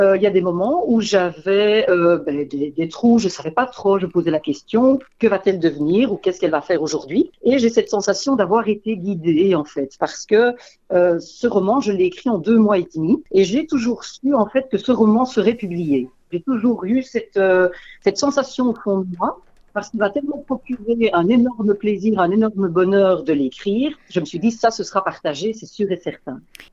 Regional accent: Wallonia, Belgium; Alors, je viens de la région de Couvain.

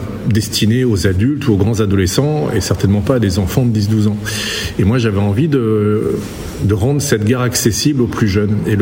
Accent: Brittany, France; Moi, je suis né en Bretagne, j'ai vécu tout le début de ma vie en Bretagne

